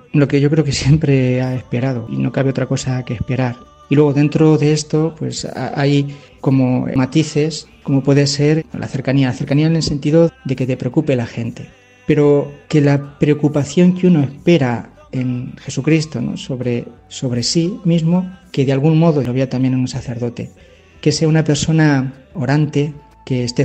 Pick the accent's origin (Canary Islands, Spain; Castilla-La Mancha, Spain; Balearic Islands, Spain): Castilla-La Mancha, Spain; Manzanares; born there; Nací en Manzanares el 12 de abril de 1978